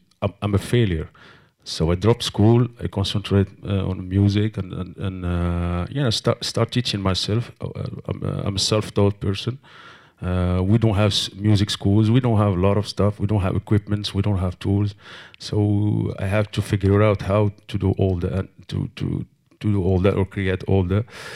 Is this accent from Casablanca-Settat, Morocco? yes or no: no; Marrakesh, Marrakesh-Safi, Morocco; Well, I come from a poor environment. I come from Marrakesh, the old city, the Medina. So, you know, it's a poor neighborhood.